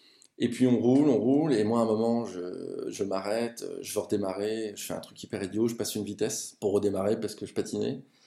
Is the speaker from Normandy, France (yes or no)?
yes; Normandy, France; parce qu'en tant que Normand, je ne peux pas dire que la pluie, c'est quelque chose que j'aime pas